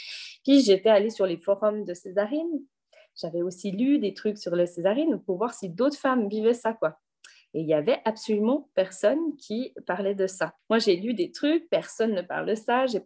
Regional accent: Switzerland; Donc, chez nous, en Suisse, c'est totalement légal, hein.

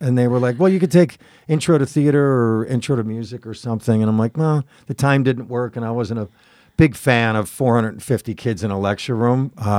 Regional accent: Buffalo, New York, United States; So growing up in Buffalo.

